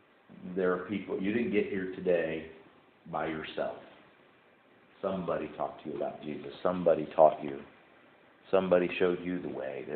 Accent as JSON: {"language": "English", "region": "Iowa", "country": "United States", "tie": "born or raised there", "said": "Now, my grandfather was a longtime Iowa farmer. I grew up in Iowa."}